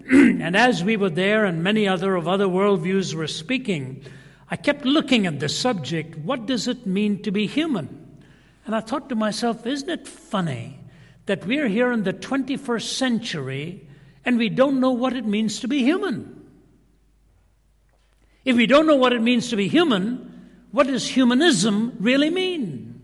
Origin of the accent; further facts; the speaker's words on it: Delhi, India; moved away as an adult; I lived in India till I was 20, growing up in Delhi, so very comfortable, very fluent in Hindi. My mother was from Chennai in the south, so I'm quite comfortable with the southern Indian language of Tamil as well.